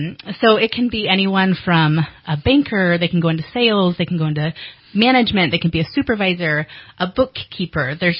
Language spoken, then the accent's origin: English; Oregon, United States; Well, I am originally from Oregon, and I got my bachelor's degree at the University of Oregon.